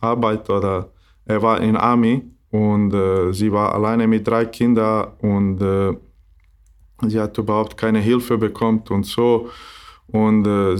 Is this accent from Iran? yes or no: no; Maglaj, Federation of Bosnia and Herzegovina, Bosnia & Herzegovina; German is a second language; Ich bin nicht aus Doboj, weil ich bin aus Maglaj. Das ist ein kleines Ort in Mitte Bosnien. Aber habe ich in Doboj geboren, wenn da war Krankenhaus. In meiner Stadt gibt es nicht richtige Krankenhaus.